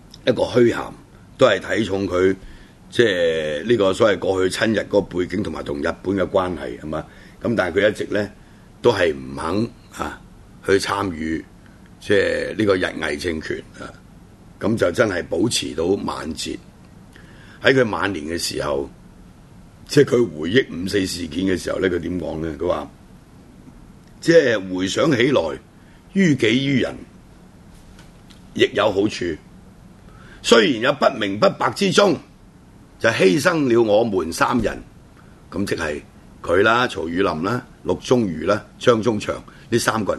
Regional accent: Guangdong, China; 我哋广东人啦，

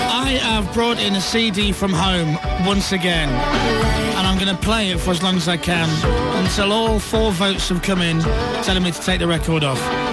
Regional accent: Kidderminster, West Midlands, United Kingdom; oh, I support Kidderminster because I'm from Kidderminster

